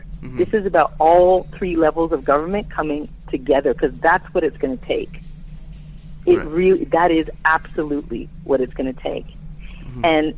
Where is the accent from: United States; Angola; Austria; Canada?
Canada; Scarborough, Ontario; also born or lived in St. Jamestown; I was born in St. Jamestown. I grew up in Scarborough.